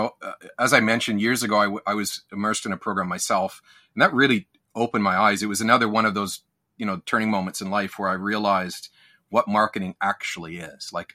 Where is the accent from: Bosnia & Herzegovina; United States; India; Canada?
Canada; I grew up in Canada